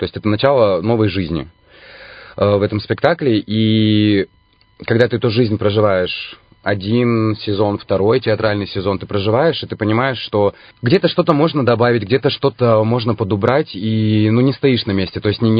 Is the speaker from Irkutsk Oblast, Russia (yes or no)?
yes; Irkutsk, Irkutsk Oblast, Russia; так как я родился и вырос в Иркутске, вот всю свою жизнь, уже почти 32 года, я здесь и на родной земле.